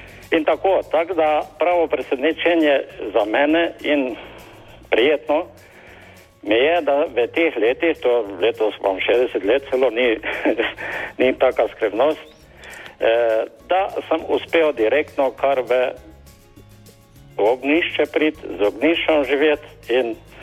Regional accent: Kosovo; prihajam z Kosovega

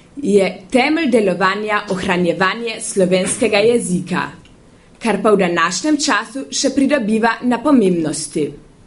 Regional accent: Rinkolach, Carinthia, Austria; Obiskujem 8A razred slovenske gimnazije in prihajam iz Rinkol pri Plibaku.

